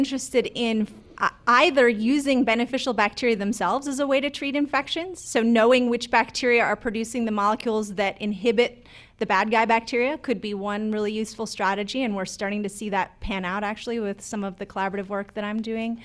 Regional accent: Oregon, United States; So I was raised by hippies in Oregon. My parents went off the grid in the 80s and raised us in a community, an alternative community there.

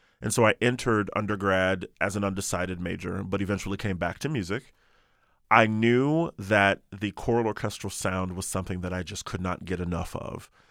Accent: Chicago, Illinois, United States; I'm originally from Chicago, so I was in the Chicago public school system.

